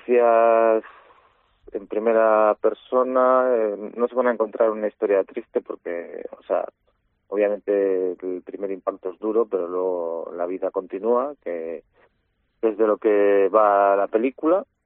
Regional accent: Vigo, Galicia, Spain; also born or lived in Madrid, Spain; yo soy de Vigo, estaba estudiando en Madrid cine

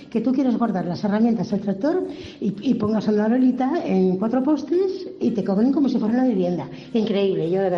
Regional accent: Galicia, Spain; now in Barcelona, Spain; Yo vivo en Barcelona, pero soy de Galicia

